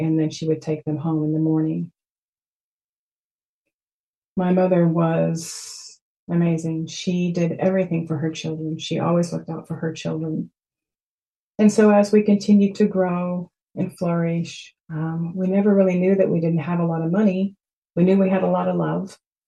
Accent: Texas, United States; I was born to a farmer and his wife. I'm from Texas.

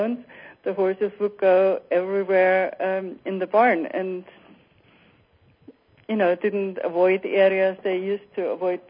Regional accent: Germany; I'm from Germany

